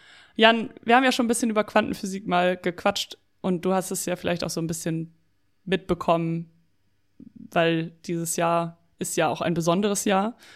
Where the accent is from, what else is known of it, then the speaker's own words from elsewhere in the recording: Emden, Lower Saxony, Germany; In Emden, also wo ich herkomme